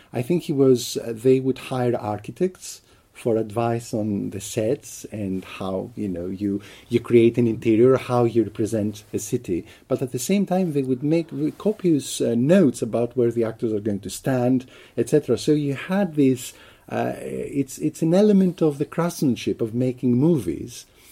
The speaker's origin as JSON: {"language": "English", "town": "Athens", "region": "Attica", "country": "Greece", "tie": "born or raised there", "said": "Absolutely. I think that I would never have this love for cinema if I was born and if I had grown up somewhere"}